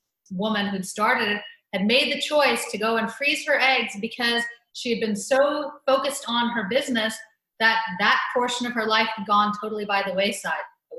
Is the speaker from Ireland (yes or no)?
no; Canada; born there; I'm an American, have been an American citizen since birth because my dad is American, but I think because I was born in Canada